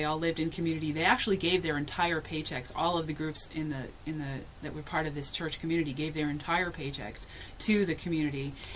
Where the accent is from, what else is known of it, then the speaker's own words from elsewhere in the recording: Alaska, United States; So I grew up, I was born and raised in Alaska.